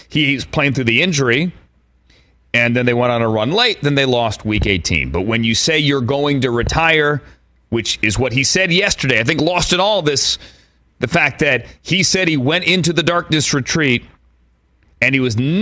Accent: Washington, District of Columbia, United States; Kansas a one seed against Howard from my hometown

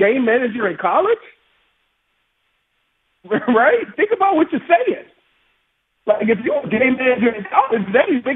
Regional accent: New Orleans, Louisiana, United States; Well, guess what? I'm from New Orleans. We still call that Tuesday.

